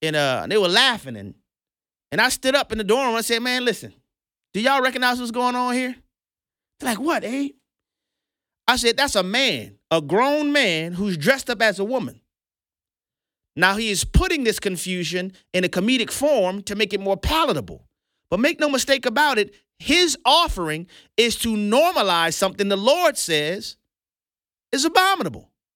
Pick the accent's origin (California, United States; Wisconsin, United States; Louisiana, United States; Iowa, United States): Louisiana, United States; New Orleans; Y'all know, most of y'all know, I'm from New Orleans. I lived through Hurricane Katrina.